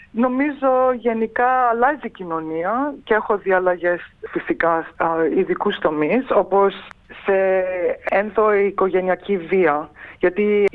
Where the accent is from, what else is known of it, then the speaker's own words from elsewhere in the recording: Melbourne, Victoria, Australia; Παρόλο που γεννήθηκα και μεγάλωσα στη Μελβούνη, το αίμα που τρέχει στις φλέβες μου είναι πραγματικά ελληνικό.